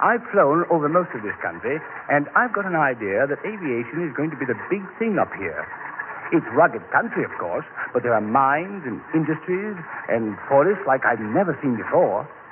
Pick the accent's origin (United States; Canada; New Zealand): New Zealand; moved away; I'm from New Zealand, sir.